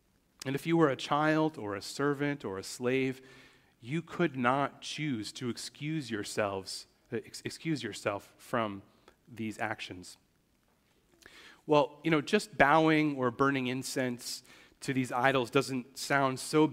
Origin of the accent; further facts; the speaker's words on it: New Jersey, United States; When I was growing up in New Jersey, no applause there.